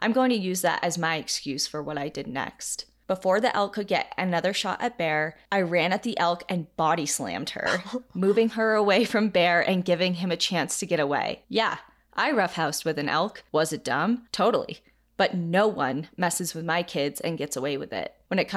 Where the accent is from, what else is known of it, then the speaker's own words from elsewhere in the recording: Colorado, United States; Growing up in Colorado, I know all of this information